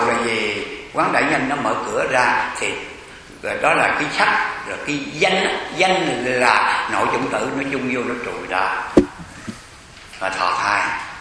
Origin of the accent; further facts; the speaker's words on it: Southern Vietnam, Vietnam; Bởi vì tôi người miền Nam độc đất. Dạ. Cái chữ quê tôi gọi là viên.